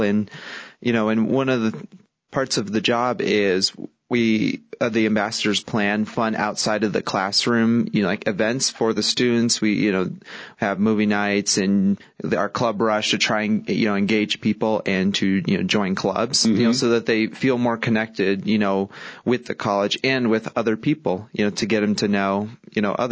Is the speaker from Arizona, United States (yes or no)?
yes; Chino Valley, Arizona, United States; I was born in Prescott Valley and lived there till I was about 5. And then I've lived in Chino ever since. And I graduated from Chino Valley High School.